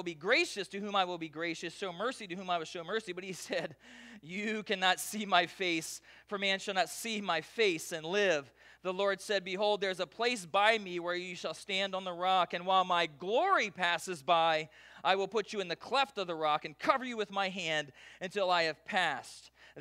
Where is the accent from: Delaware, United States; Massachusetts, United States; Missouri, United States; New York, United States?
Delaware, United States; So I grew up on the East Coast and especially in the state of Delaware, it's flat.